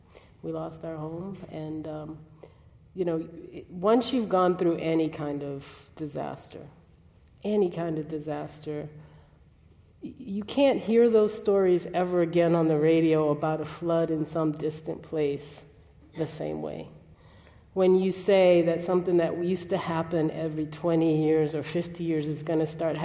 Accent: New Orleans, Louisiana, United States; So I grew up in New Orleans, Ninth Ward.

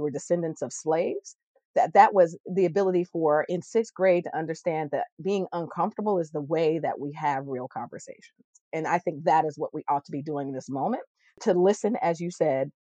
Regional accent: Connecticut, United States; You know, we grew up in Connecticut. We always joke around for some people like there are Black people in Connecticut.

